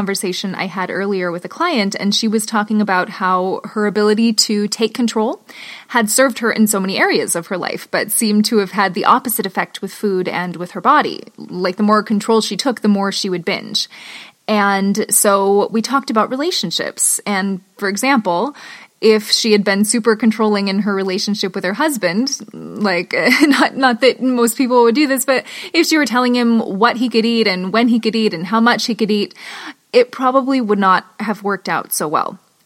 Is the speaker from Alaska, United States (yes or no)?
yes; Alaska, United States; And I grew up in Alaska, and still I will take cozy blankets and hot tea over going out in the snow